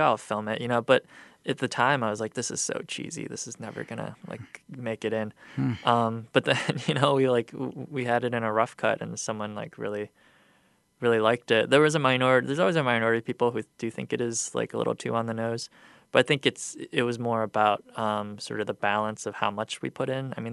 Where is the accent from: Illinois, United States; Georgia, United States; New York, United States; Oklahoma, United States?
Illinois, United States; Rockford; now in Chicago, United States; growing up in Rockford and what Rockford is as a city. I mean, after I moved to Chicago 10 years ago, but even after moving to Chicago, I felt like even though Rockford is like 80 or 90 miles away, people don't understand.